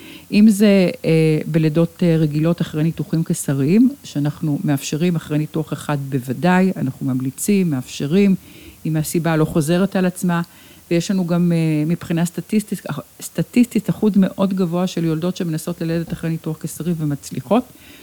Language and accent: Hebrew; Ramat Gan, Tel Aviv District, Israel; born there; כאן נולדתי, כאן נולדו לי ילדיי, כאן בניתי את ביתי באמת.